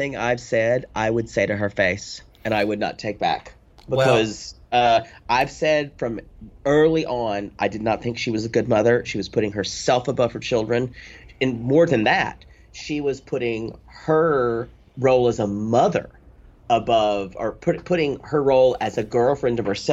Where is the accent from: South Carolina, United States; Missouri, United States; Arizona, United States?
South Carolina, United States; Pickens; In my hometown of Pickens, South Carolina, y'all, the courthouse looks just like the church.